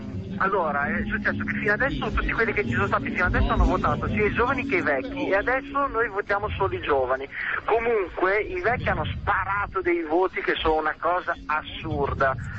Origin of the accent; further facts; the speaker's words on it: Bologna, Emilia-Romagna, Italy; No, solo qua, sono di Bologna.